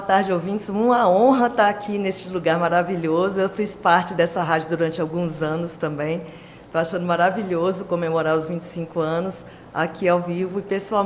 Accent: Brasília, Federal District, Brazil; born there; Eu nasci em Brasília, sou apaixonada por esse lugar

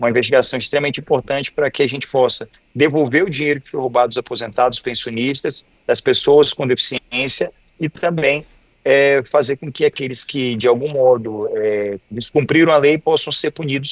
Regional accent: Maranhão, Brazil; Só no estado do Maranhão, que é o estado de onde eu venho

